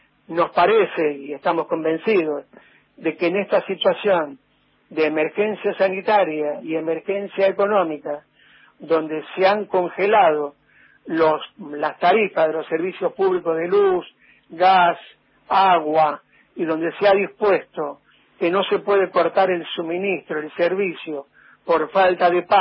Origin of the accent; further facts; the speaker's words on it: Argentina; que somos todos los argentinos